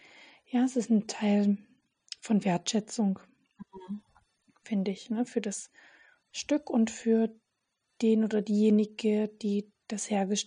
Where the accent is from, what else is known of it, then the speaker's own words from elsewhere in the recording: Radebeul, Saxony, Germany; Also liebe Grüße an die Rita nach Radebeul. Das ist nämlich die Änderungsschneiderin aus dem Ort, wo ich groß geworden bin.